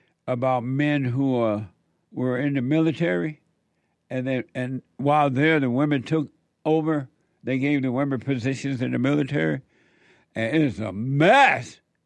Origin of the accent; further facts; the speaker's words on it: United States; My country is gone. Isn't that amazing? And it used to be so beautiful. Growing up in America was a blessing.